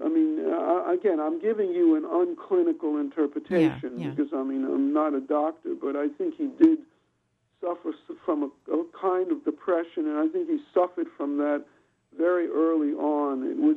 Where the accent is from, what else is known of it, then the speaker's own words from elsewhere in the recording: Bronx, New York, United States; For example, when I grew up in the Bronx and stood on the Grand Concourse at 161st Street, I could see right into the bowl of Yankee Stadium